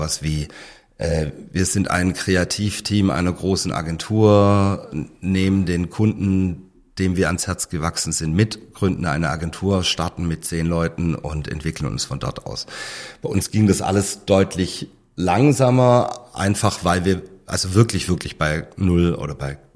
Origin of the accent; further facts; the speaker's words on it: Murrhardt, Baden-Württemberg, Germany; Ich bin aus Murrhardt. Das ist ein kleiner Ort, 40 Kilometer von Stuttgart entfernt. Viermal so viel Wald wie Stadtfläche.